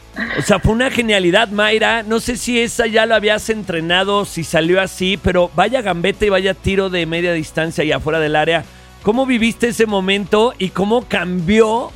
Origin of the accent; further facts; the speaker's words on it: Mexico; creo que como mexicano y como aficionado al fútbol